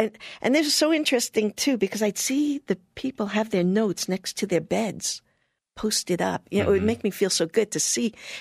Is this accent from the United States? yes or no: yes; Brooklyn, New York, United States; But I was from Brooklyn. I didn't know better yet.